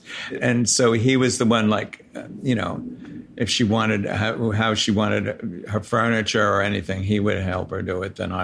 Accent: New York City, New York, United States; And so I grew up in Sunset Park and then Borough Park.

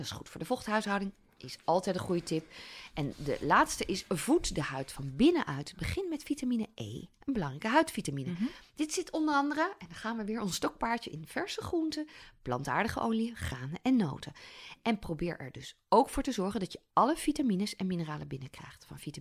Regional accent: 's-Hertogenbosch, North Brabant, Netherlands; Ik kom uit Brabant, hè, Den Bosch.

